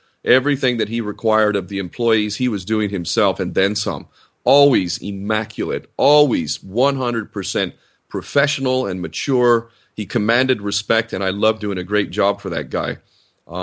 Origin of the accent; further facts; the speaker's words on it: United States; I was also born and raised in America and grew up to believe that my nation is the greatest in the world, freedom and democracy